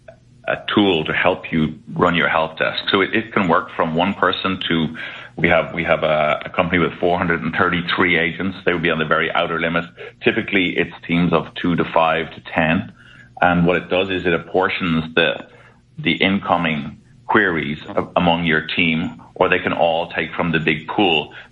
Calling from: Dublin, Leinster, Ireland; I'm calling from Dublin, Ireland.

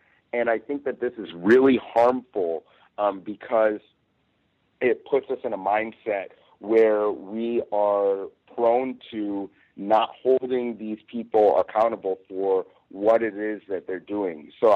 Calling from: Los Angeles, California, United States; I'm calling from Los Angeles at the moment.

